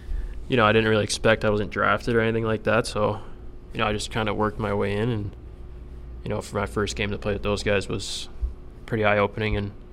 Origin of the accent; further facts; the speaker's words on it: Eden, New York, United States; Tight-knit. You knew everybody. It's a great town, and it's nice to go back in the summer and see everybody there, but growing up there was perfect.